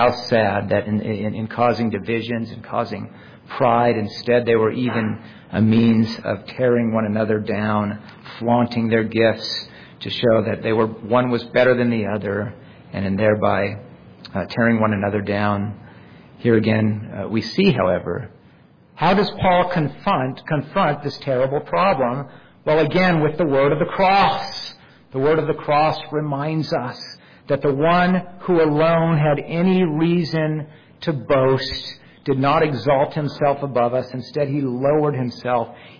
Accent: San Diego, California, United States; I remember experiencing this every year at Christmas time growing up in San Diego. We lived on a cul-de-sac with other families with children similar in age to my own.

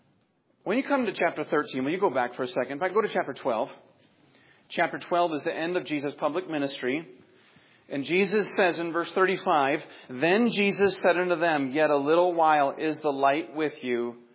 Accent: Pensacola, Florida, United States; where I grew up in Pensacola

